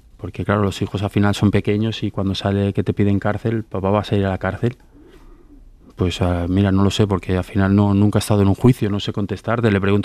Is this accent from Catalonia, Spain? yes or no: yes; Terrassa, Catalonia, Spain; de Tarrasa, de donde yo soy